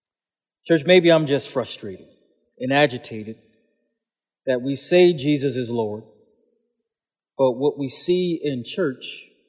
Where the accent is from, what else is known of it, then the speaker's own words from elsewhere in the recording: Buffalo, New York, United States; You know, I'm African American, I'm from Buffalo, I'm a Bills fan, I work at TS Tech